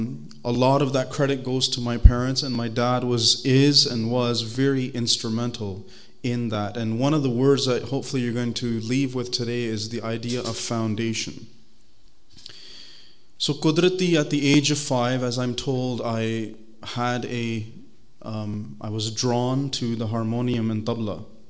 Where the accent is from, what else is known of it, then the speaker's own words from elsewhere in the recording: Brantford, Ontario, Canada; I was also born and raised in Canada. Okay, so I was born in Brantford, Ontario, as he said, hometown of Wayne Gretzky